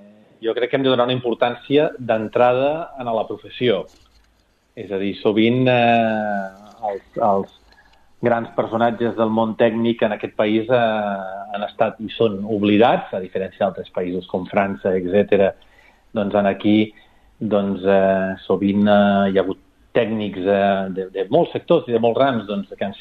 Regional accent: Sabadell, Catalonia, Spain; com a sabadellenc

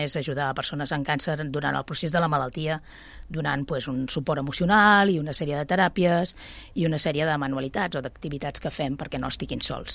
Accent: Sabadell, Catalonia, Spain; Tots estem connectats aquí a Sabadell, tots estem... Els que som d'aquí de tota la vida

